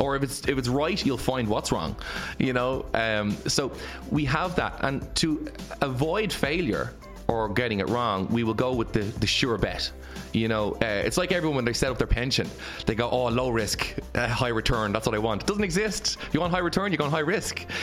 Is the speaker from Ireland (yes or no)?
yes; Ireland; And if someone says, yeah, I'm grand, we all do it as the Irish people, you know, say, I'm grand.